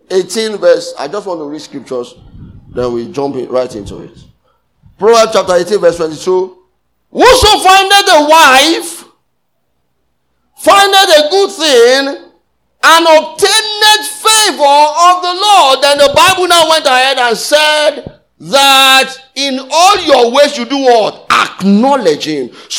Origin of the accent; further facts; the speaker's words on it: Lagos, Nigeria; born there; I was born in Lagos, so it's not as if.